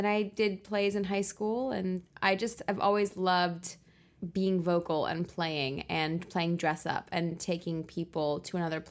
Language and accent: English; Los Angeles, California, United States; also born or lived in England; I'm 15 years old. I'm a girl from Los Angeles. And I was born in England.